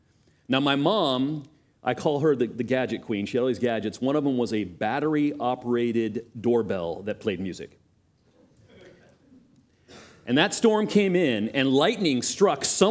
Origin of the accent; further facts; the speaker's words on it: California, United States; I was talking to Bob Cook about how I grew up on the Monterey Peninsula.